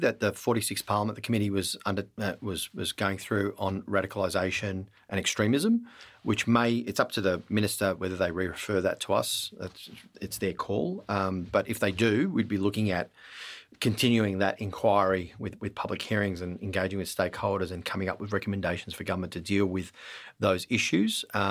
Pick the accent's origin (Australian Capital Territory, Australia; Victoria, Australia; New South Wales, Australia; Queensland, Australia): Victoria, Australia; Melbourne; born there; Like, mate, I was born in Melbourne. Like, where am I supposed to go?